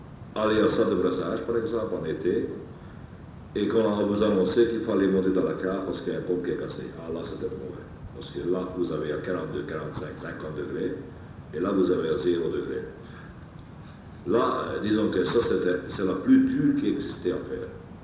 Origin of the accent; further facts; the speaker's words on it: Hungary; moved away; Ah, moi, je suis venu de Hongrie en 1956. Et alors, j'ai été recueilli par la Brassée à cette époque-là. Et depuis ça, depuis 1956, je suis là.